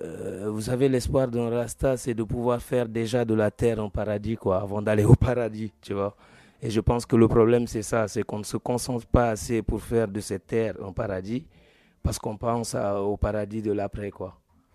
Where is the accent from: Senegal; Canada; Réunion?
Senegal; Dakar; also born or lived in Casamance; De Dakar, je suis, mais je suis né en Casamance quand même. Et j'ai grandi à Dakar. Ma dernière adresse, quand je résidais là-bas, était Norfoire.